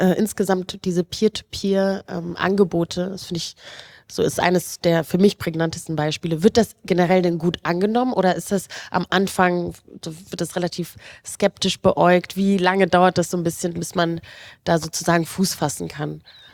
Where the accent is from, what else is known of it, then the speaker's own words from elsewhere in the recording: Rwanda; Ich komme ja auch aus Ruanda, wie ich ungefähr bei jeder Veranstaltung betone.